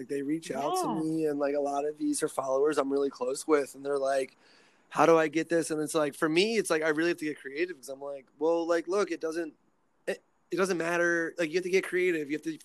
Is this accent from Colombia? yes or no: no; East Coast, United States; I'm from the East Coast, so it's a little, like, tighter out there.